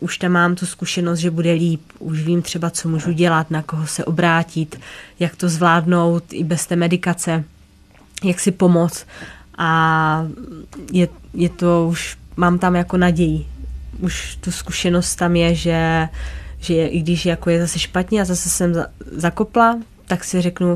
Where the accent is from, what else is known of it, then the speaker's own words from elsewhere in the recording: Ostrava, Moravian-Silesian Region, Czechia; now in Prague, Czech Republic; Já teda pocházím z Ostravy